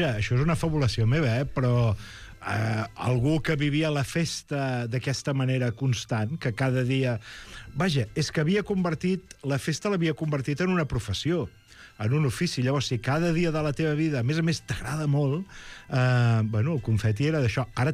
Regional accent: Manlleu, Catalonia, Spain; quan jo era petit i baixava amb els meus pares a Barcelona, jo soc de Manlleu

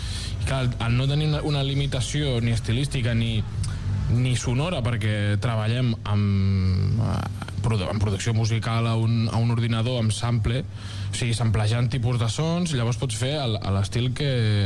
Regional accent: Valls, Catalonia, Spain; I hem fet una calçotada perquè, com som de Valls

